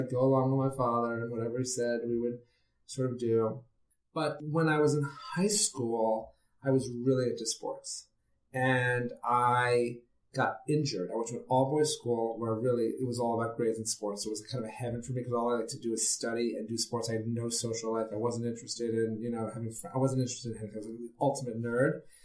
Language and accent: English; New York City, New York, United States; So I grew up in New York City. And my father loved theater.